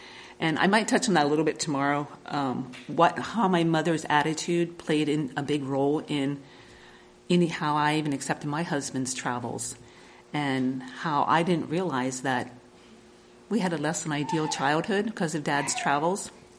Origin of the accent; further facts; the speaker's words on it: Lititz, Pennsylvania, United States; I am from Pennsylvania, and I don't know any of you. I don't know how many of you are familiar with Pennsylvania, so we are from the ever-popular Lancaster County, Lititz to be specific